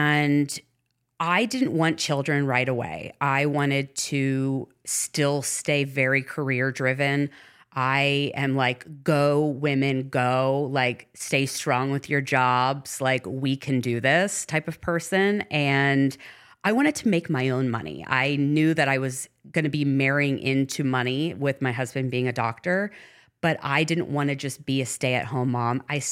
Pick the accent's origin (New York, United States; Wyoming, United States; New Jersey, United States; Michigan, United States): New Jersey, United States; born there; also born or lived in Denver, Colorado / Orange County; So I was born in New Jersey, not far from my dad was in sales. So we moved everywhere. We've lived in 8 states.